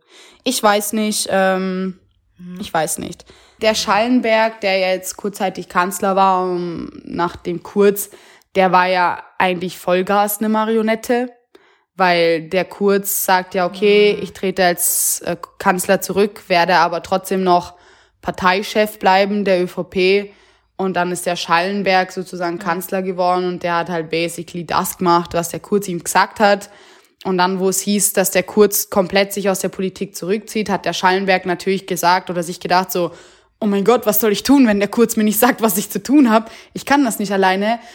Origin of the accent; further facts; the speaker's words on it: Austria; lebe seit 4 Jahren und wahrscheinlich auch weiterhin in Österreich bleiben werde